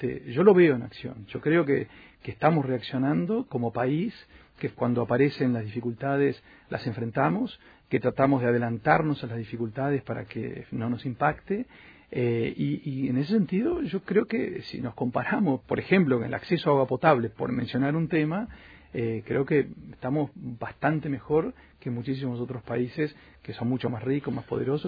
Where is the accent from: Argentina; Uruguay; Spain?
Uruguay; somos capaces los uruguayos de decirle cómo lo tiene que hacer